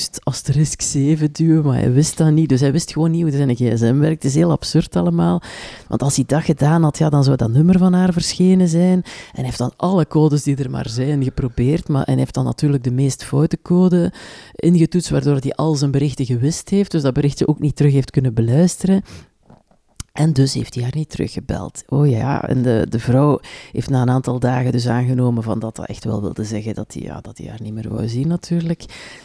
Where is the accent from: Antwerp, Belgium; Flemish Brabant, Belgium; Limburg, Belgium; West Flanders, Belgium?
West Flanders, Belgium; want ik ben dus als kind in West-Vlaanderen opgegroeid